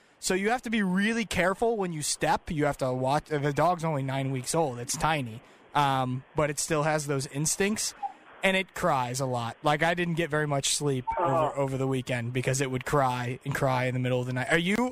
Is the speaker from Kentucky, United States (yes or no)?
yes; Louisville, Kentucky, United States; we're from Louisville, obviously, and it's still a very big deal to us.